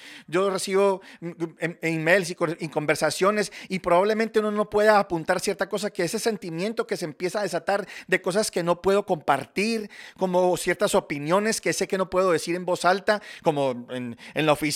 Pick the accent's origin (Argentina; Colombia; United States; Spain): United States; Charlotte, North Carolina; crecí en Charlotte, no en Cary. Pero cuando yo estaba creciendo, es todo el mundo, oh sí, wow, eres de Carolina del Norte.